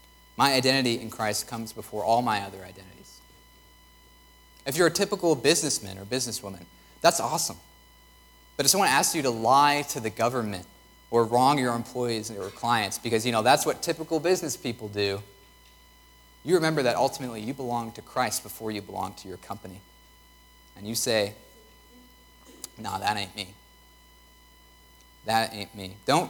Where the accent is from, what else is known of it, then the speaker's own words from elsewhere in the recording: United States; I'm an American. I'm a husband. I'm a nerd.